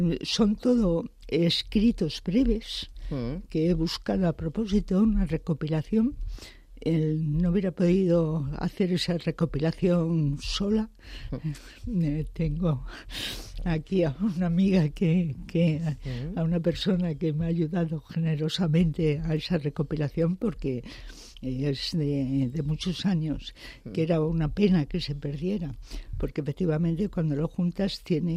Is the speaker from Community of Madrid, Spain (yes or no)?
yes; Madrid, Community of Madrid, Spain; porque además soy madrileña.